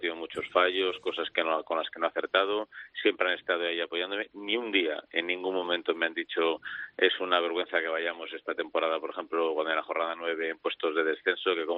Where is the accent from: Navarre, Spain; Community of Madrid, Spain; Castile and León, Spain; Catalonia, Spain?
Castile and León, Spain; Valladolid; Yo soy de Valladolid, lógicamente, siempre le deseo lo mejor a Valladolid